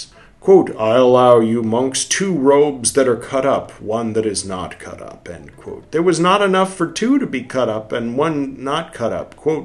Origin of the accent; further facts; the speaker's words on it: California, United States; growing up in America, growing up in California